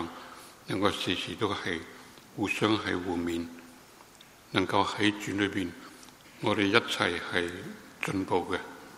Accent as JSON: {"language": "Chinese", "country": "China", "said": "好多时候我们中国人，我们到年尾了"}